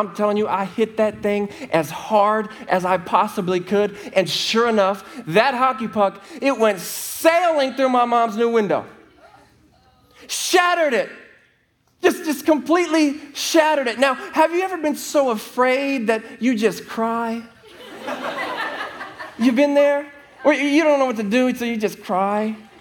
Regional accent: Colorado, United States; You know, I was born and raised in Colorado, and it's so beautiful there.

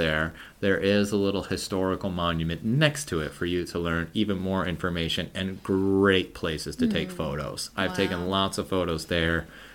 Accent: West Coast, United States; So this is definitely biased because I'm from the West Coast.

